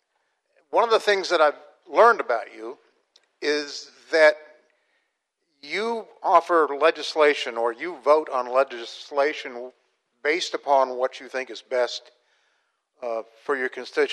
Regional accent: Wesley Chapel, Florida, United States; By the way, Wesley Chapel, I'm from Wesley Chapel. It's the fastest growing area in Pasco County, probably in the state.

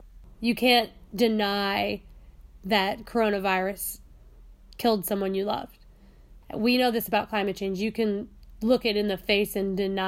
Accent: New York, United States; What's buckshot? I'm from New York.

